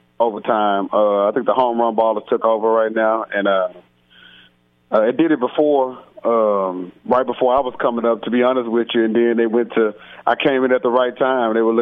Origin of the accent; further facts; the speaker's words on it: Houston, Texas, United States; Oh man, I'm from Houston, but I love Atlanta